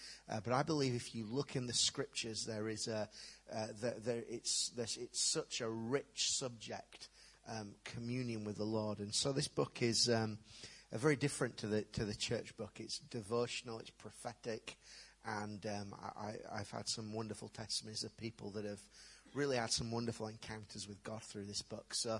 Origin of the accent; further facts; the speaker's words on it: Yorkshire and the Humber, United Kingdom; now in East Yorkshire, United Kingdom; I'm from East Yorkshire. Well, from South Yorkshire originally. Now live in East Yorkshire.